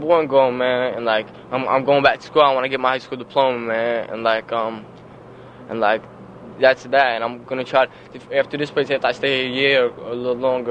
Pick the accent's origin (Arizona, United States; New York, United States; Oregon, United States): New York, United States; Newburgh; I was born down in New York City, and I moved up here shortly after to, like, right outside Newburgh.